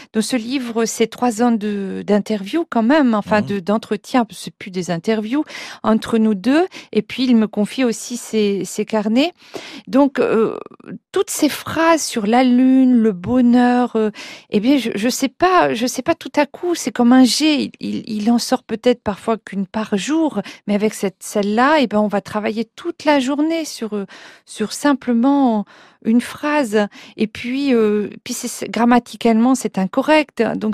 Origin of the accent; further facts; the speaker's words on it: Auderville, Normandy, France; now in Pornic, France; j'habite Pornic, je suis professeure à Saint-Nazaire et je suis originaire de la Hague, de la presqu'île où est né Paul Bedel, à Auderville.